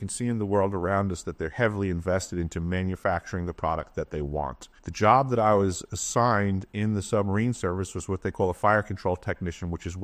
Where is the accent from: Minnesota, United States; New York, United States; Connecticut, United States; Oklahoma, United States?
New York, United States; now in Alaska, United States; I currently reside in Alaska. I grew up on Long Island.